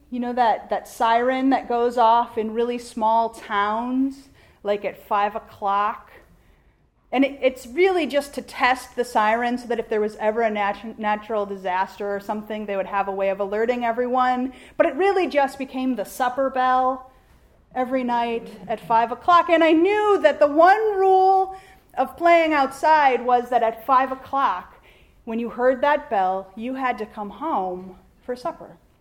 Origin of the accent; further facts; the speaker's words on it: South Dakota, United States; Well, I grew up in South Dakota, and so when Advent season came, it was a little different than what it looks like outside today.